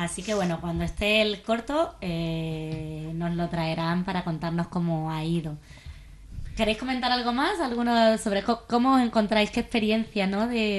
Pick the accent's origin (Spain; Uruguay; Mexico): Spain; Andalusia; cuando somos andaluces todos los días